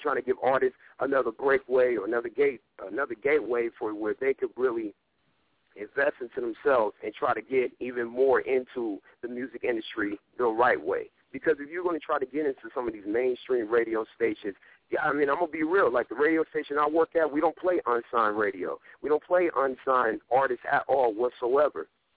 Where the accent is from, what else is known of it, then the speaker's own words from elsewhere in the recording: California, United States; Now, I'm from Cali. I'm a young kid. I'm only 24